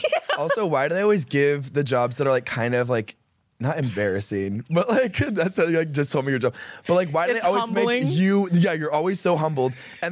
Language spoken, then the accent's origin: English; Iowa, United States; now in Los Angeles, United States; I am from Iowa.